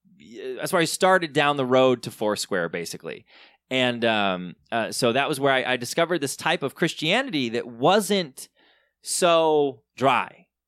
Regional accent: Michigan, United States; I grew up in Southern Michigan in a very conservative, very kind of evangelical world.

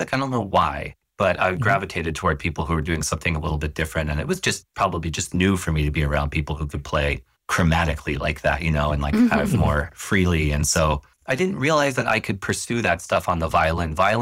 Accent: Connecticut, United States; also born or lived in New York; I grew up mostly in Connecticut throughout the Northeast, but most of the time was there. And then I moved to New York for college.

